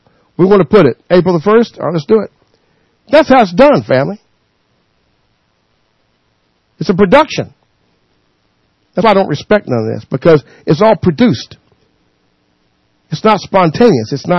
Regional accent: North Carolina, United States; In my home state, North Carolina, are considering similar legislation.

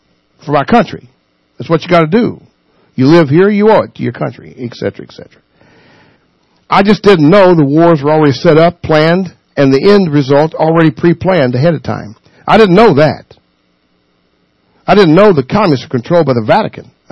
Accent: United States; I'm American. I ain't going to wear that blue beret.

